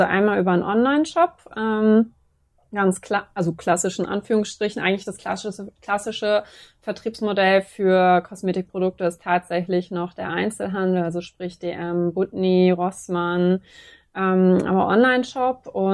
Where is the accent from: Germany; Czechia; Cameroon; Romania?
Germany; Lübeck, Schleswig-Holstein; now in Hamburg, Germany; Ja, also ich komme ursprünglich aus Lübeck, aber ich wohne seit über 11 Jahren in Hamburg.